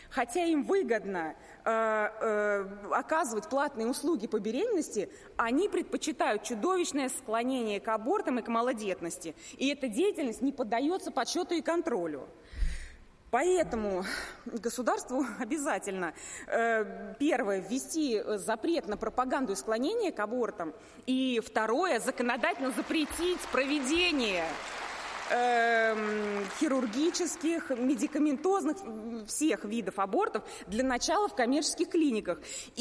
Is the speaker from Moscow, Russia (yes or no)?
yes; Moscow, Russia; now in Yaroslavl Oblast, Russia; Мы с мужем, москвичи с университетским образованием, переехали в Ярославскую область